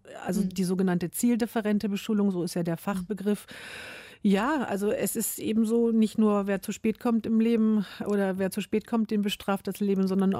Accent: Hamburg, Germany; also born or lived in Schleswig-Holstein; Also ich bin nicht in Schleswig-Holstein aufgewachsen, sondern in Hamburg.

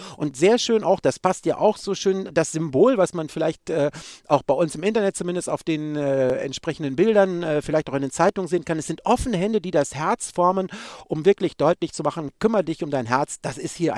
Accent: Cologne, North Rhine-Westphalia, Germany; da gibt es für uns als Kölner natürlich ein Wiederhören

